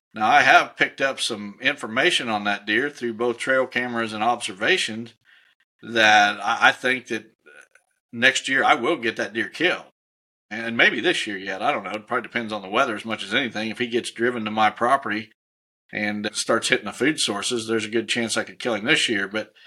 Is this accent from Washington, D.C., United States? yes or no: no; Illinois, United States; So in my home state of Illinois, what I'd like to see is, first of all, I'd like to see crossbows legal